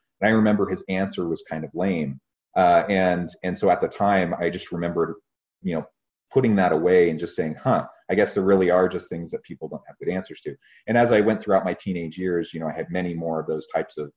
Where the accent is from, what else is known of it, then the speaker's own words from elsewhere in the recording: Oregon, United States; also born or lived in Ohio / Missouri; now in Utah, United States; I was born in Ohio, grew up mostly in Oregon, and then my family moved out to Missouri later in my teenage years. And then I eventually found my way to Utah for school